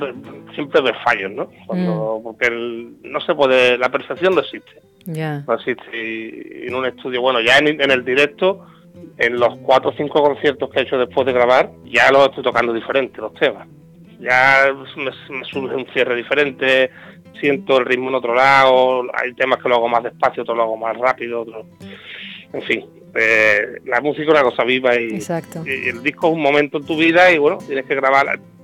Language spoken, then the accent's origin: Spanish; Spain; now in Australia; yo soy ya australiano de adopción, ellas son australianas y españolas. Y yo soy español con un poquito australiano ya. Porque llevo aquí casi 3 años